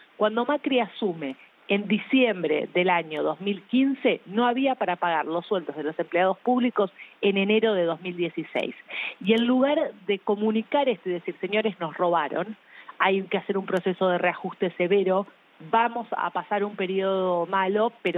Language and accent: Spanish; Argentina; me parecía que era nuestra única opción como argentino